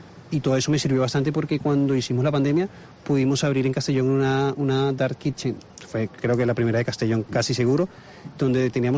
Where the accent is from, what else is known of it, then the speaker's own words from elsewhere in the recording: Venezuela; born there; soy una mezcla un poco rara porque de padres portugueses, que emigraron, nací en Venezuela.